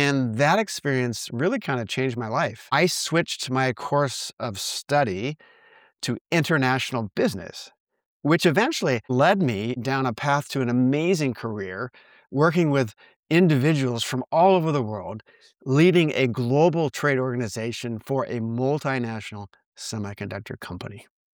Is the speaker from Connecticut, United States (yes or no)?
no; Santa Clara, California, United States; watching my favorite team, Switzerland, play in my hometown at Santa Clara.